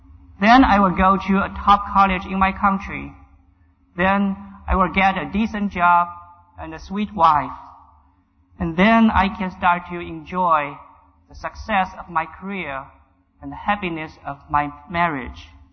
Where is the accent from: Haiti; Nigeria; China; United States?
China; English is a second language; moved away; My life journey starts from a small and thriving city in China. I was born in China. I grew up in China, and I was trained to be a typical Chinese of my time. It means I was an atheist.